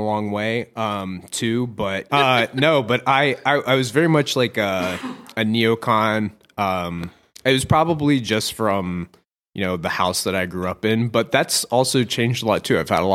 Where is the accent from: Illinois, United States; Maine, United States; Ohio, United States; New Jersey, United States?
Ohio, United States; And so where I grew up at here in Ohio, there was a very large Native American population.